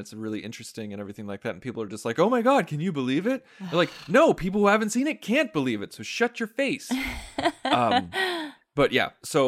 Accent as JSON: {"language": "English", "country": "United States", "said": "I thoroughly enjoy it because I'm an American."}